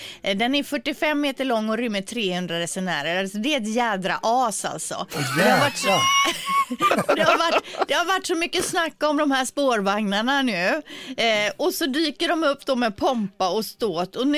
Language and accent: Swedish; Gothenburg, Västra Götaland County, Sweden; Och det är ju drömmen som göteborgare att ha en egen spårvagn.